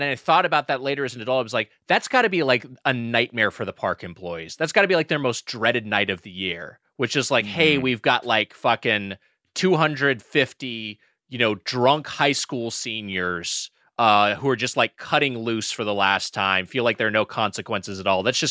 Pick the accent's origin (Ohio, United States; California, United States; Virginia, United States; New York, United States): California, United States; Long Beach; because I grew up in SoCal and I grew up in the Long Beach area, which is very close to Anaheim